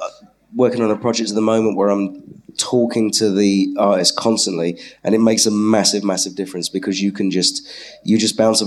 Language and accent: English; North West England, United Kingdom; accent: Scouse; That's my Scouse accent. It's terrible.